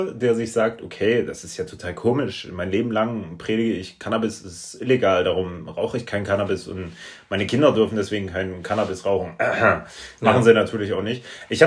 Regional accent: Halle, Saxony-Anhalt, Germany; Okay, wir kommen aus Halle.

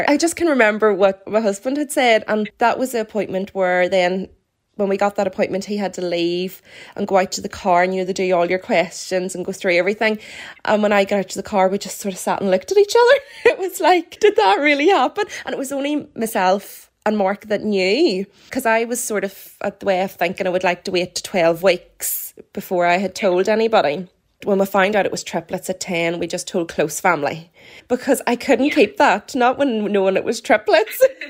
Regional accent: Armagh, Northern Ireland, United Kingdom; They are 10 months old and we're from Armagh direction.

